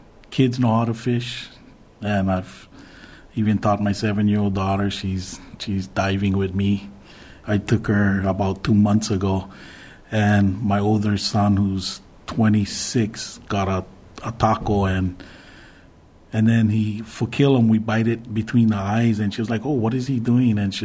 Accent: Kapa'a, Hawaii, United States; I'm from Kauai, Kapa'a, Kauai.

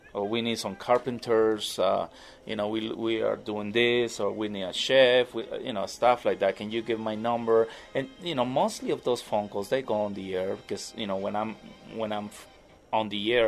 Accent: Guatemala; English is a second language; The other guy was from Mexico, and I'm from Guatemala.

